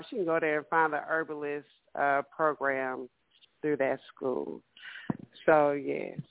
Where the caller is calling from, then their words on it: Dallas, Texas, United States; from Dallas.